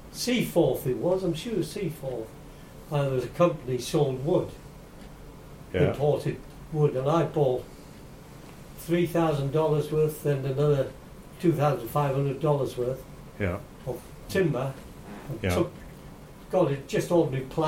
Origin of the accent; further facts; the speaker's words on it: Wales, United Kingdom; Yeah, I'm very proud of being Welsh.